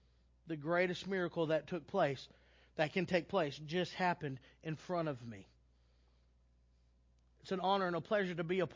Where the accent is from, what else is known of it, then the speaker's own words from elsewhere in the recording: Texas, United States; I'm a man. Let's get real. I'm from Texas. I want an Angus burger and put bacon on it